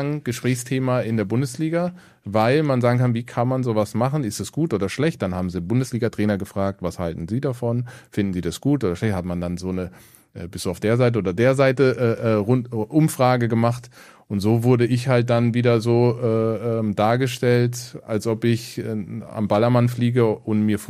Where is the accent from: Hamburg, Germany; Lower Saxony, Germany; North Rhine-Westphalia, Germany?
Hamburg, Germany; ich bin in Hamburg fußballerisch groß geworden.